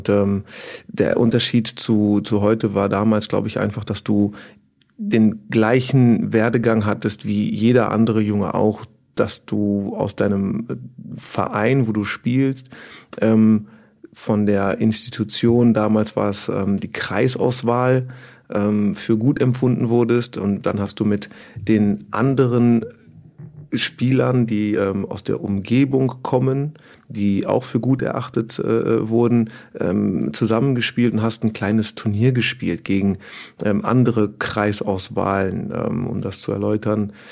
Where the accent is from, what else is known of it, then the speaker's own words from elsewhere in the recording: Bonn, North Rhine-Westphalia, Germany; geboren 1982 in Bonn